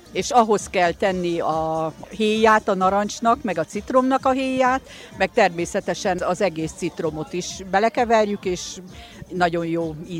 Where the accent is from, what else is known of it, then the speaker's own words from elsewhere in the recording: Szegvár, Csongrád-Csanád, Hungary; Szegváról jöttem